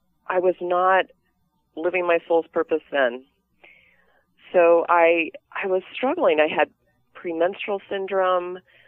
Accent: Maryland, United States; I grew up in Maryland, suburban Maryland

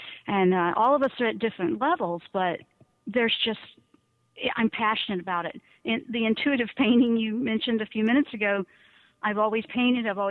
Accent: Southeast, United States; I grew up in the South. Southeast, where it's a little more like, oh, that's not cool.

